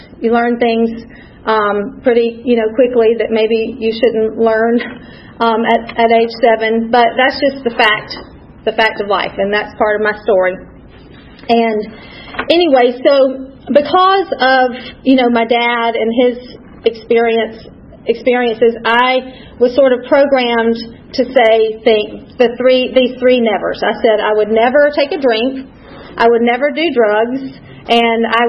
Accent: Columbus, Georgia, United States; born there; And I was born in Columbus, Georgia, so not too far from here, about 100 miles south. I'm an only child.

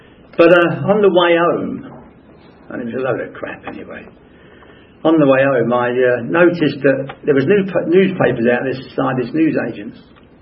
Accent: Wales, United Kingdom; born there; I was born in North Wales, and that's a part of Great Britain. A lot of people don't know that. It's actually joined to the mainland. But they have their own language. And I was born in the same house as Lawrence of Arabia.

